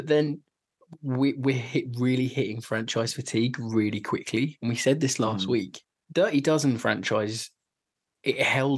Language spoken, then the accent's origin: English; United Kingdom; We're going to get crucified for not knowing that off by heart, even though we're British.